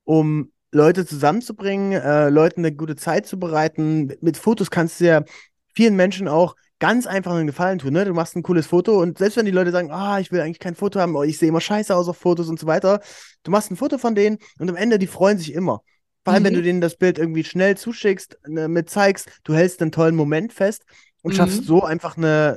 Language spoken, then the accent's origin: German; Aken, Saxony-Anhalt, Germany; also born or lived in Halle / Leipzig; now in United States; Ich komme eigentlich aus Aachen an der Elbe, ist ein ganz kleines Städtchen bei Dessau in Sachsen-Anhalt und habe dann in Halle studiert, dann lange in Leipzig gewohnt, 6 Jahre lang